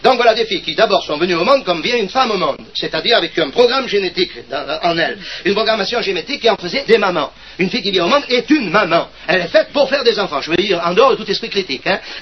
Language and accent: French; south of France, France; autant vous dire tout de suite que je suis du Midi